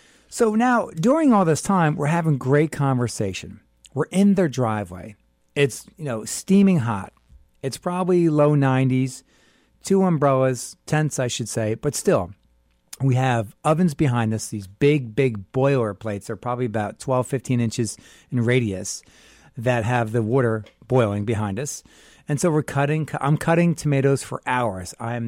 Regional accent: Ireland; So I'm an Irish guy.

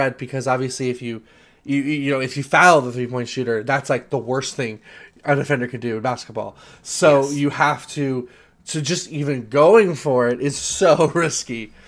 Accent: Maryland, United States; And, you know, I'm from Maryland, so that's high praise for me.

